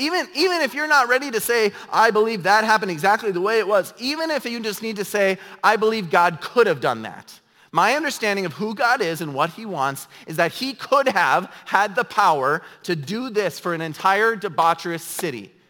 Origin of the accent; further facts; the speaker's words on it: North Dakota, United States; now in Minnesota, United States; even here in Minnesota. I'm from North Dakota. It's even a little further behind